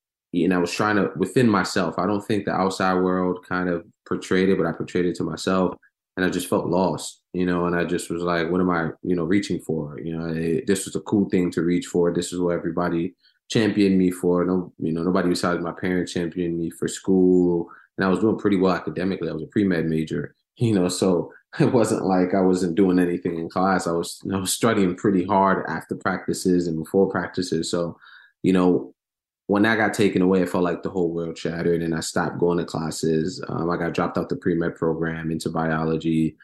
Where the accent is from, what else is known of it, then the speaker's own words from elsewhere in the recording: Cameroon; I grew up an athlete. Growing up in Cameroon, soccer is what unites the community, you know, so I grew up playing soccer at a very, very young age.